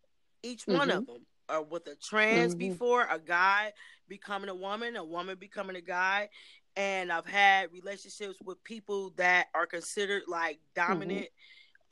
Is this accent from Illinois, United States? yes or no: no; Cleveland, Ohio, United States; I'm from Cleveland, mm-hmm.